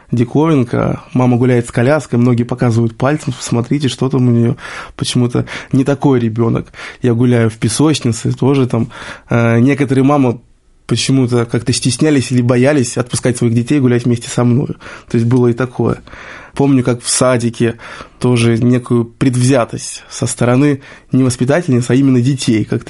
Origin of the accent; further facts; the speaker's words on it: Kirishi, Leningrad Oblast, Russia; also born or lived in Saint Petersburg; я родом из Ленинградской области, город Кириши. Но непосредственно сам родился я, как уже сказал, в Ленинграде. Происхождение мое тоже, оно такое немного экзотическое, потому что, в принципе, я вообще привык, что, ну, так как у меня цвет кожи немного другой, отличается